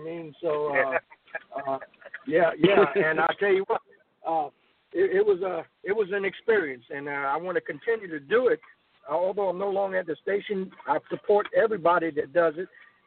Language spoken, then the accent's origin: English; Lake Charles, Louisiana, United States; Well, first of all, I am from Lake Charles, Louisiana. I was born and raised in Lake Charles. I went to W.O. Boston High School